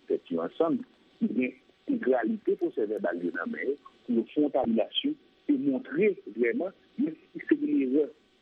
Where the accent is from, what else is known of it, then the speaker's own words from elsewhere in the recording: Haiti; en tant qu'Haïtien, qui a des positions en plus et qui suit l'actualité